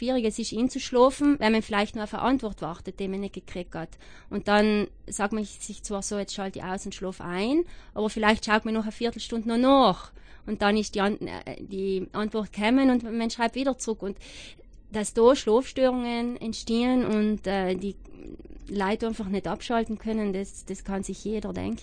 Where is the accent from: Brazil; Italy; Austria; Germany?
Italy; South Tyrol; Bei uns in Südtirol sind wir da noch ein paar Schritte hinten.